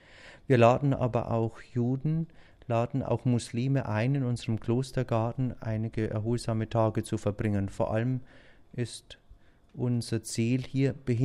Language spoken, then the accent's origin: German; Bavaria, Germany; meine Heimat ist Bayern, ist das Dorf, wo ich mit meinen Eltern eben groß geworden bin.